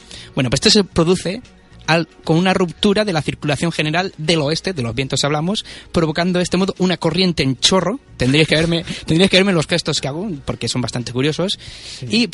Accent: Valencian Community, Spain; o como los valencianos le decimos, La Gota Freda.

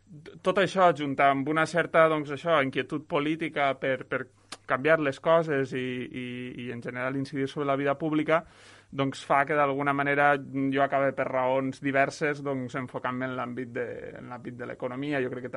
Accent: Benigànim, Valencian Community, Spain; néixer a València, en realitat, encara que sóc de Benigànim, allò formalment et posen un lloc a l'altre, però bueno, vaig néixer a València i he viscut tota la meva vida a Benigànim, a la Vall d'Albaida.

